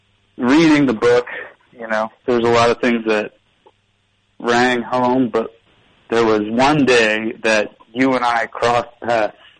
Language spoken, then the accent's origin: English; Point Pleasant, New Jersey, United States; also born or lived in Seaside Heights; Yeah, I grew up in Point Pleasant and Seaside Heights